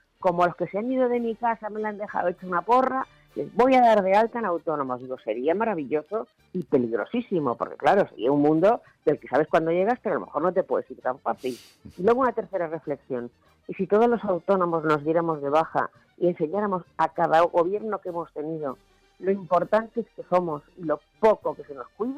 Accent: Spain; cómo somos los españoles de gracioso

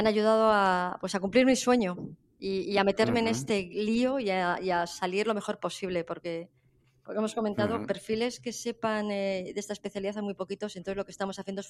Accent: Madrid, Community of Madrid, Spain; soy madrileña

